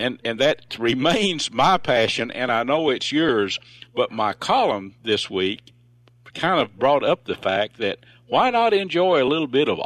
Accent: Texas, United States; Okay, we're a Texan.

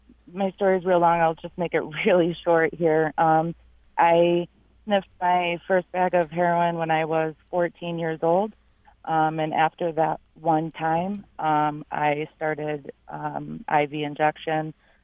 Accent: Canandaigua, New York, United States; born there; also born or lived in Rochester; I was born in Canandaigua, and I moved quickly to Rochester as soon as I could get a car.

